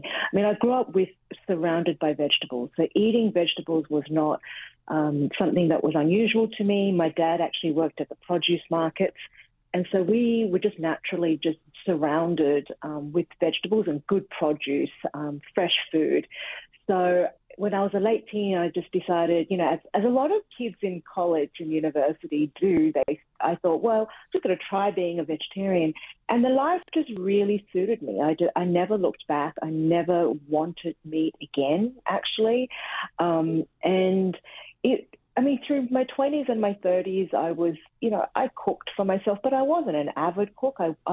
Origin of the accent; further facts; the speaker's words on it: Sydney, New South Wales, Australia; She's an immigrant from the southern China. I grew up in Australia. So I just learned to cook by watching her.